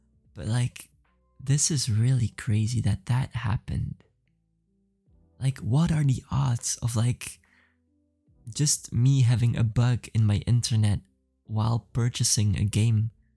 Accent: Belgium; And we realized like we're both from Belgium.

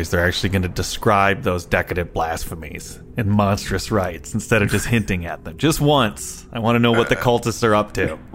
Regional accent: Quad Cities, United States; Well, no, I grew up in the Quad Cities. We call that a promise ring.

